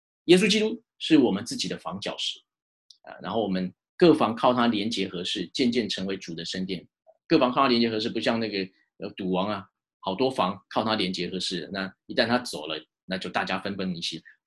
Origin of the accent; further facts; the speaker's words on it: Taiwan; 其实我们从台湾来的神多着呢。